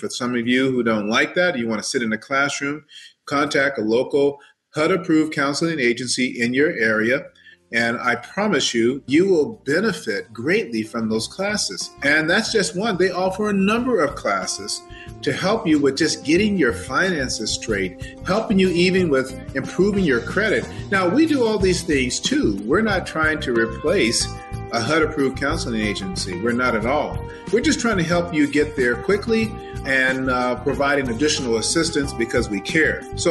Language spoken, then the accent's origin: English; San Bernardino, California, United States; I'm from San Bernardino, right? Grew up right there in the hood, 3330 Gardena Street, Delman Heights, West Side. That was seriously the hood, the oldest of seven kids.